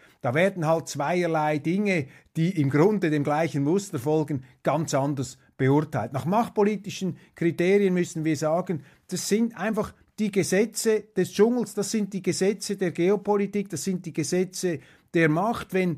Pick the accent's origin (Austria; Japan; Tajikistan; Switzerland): Switzerland; vor allem bei uns in Europa, in der Schweiz